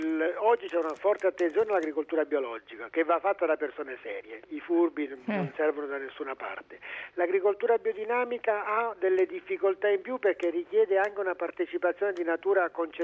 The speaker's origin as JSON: {"language": "Italian", "region": "Molise", "country": "Italy", "said": "che sono delle mie parti, che sono una bella azienda biodinamica del Molise"}